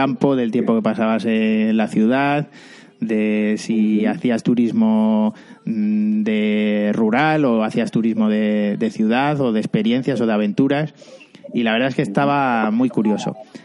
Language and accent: Spanish; Extremadura, Spain; ya sabes que yo soy de Extremadura y que llevo a mi tierra dentro